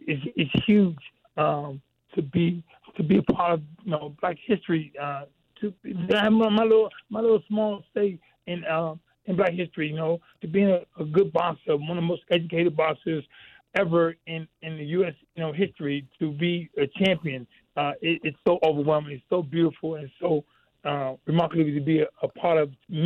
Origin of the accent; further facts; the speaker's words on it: Washington, District of Columbia, United States; I'm an African-American. I'm from Washington, D.C. I was born in the 60s.